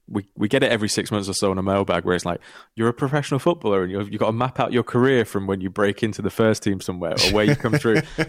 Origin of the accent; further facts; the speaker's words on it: Glasgow, Scotland, United Kingdom; if you're going to live anywhere in Spain as a Glaswegian, San Sebastian is probably a good place